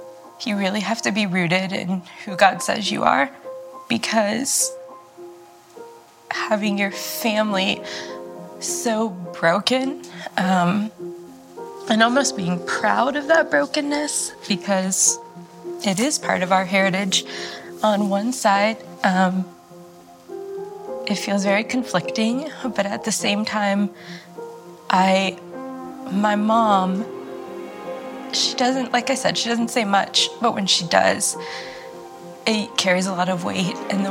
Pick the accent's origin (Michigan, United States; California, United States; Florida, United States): Florida, United States; born there; I was born in Florida, and my mom was young, single, and white.